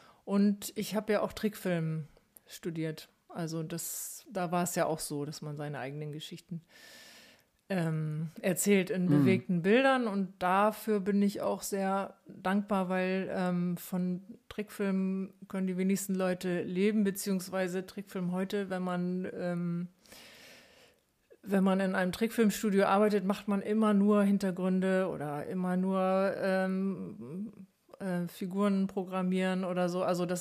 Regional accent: Hamburg, Germany; now in Bremen, Germany; Ich bin in Hamburg aufgewachsen.

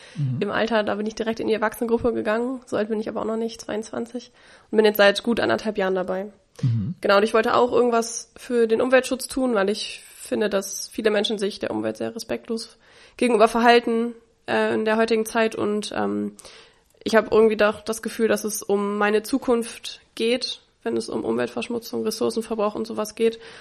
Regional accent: Hanover, Lower Saxony, Germany; aus meiner Heimatstadt Hannover.

